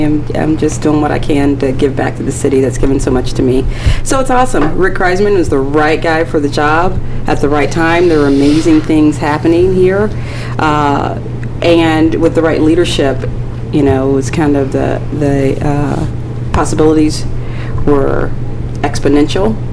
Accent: St. Petersburg, Florida, United States; I was born and raised right here in St. Pete. I'm the fifth generation of my family to call the city home.

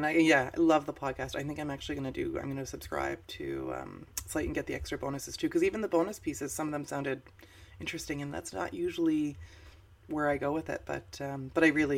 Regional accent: Canada; I'm Canadian.

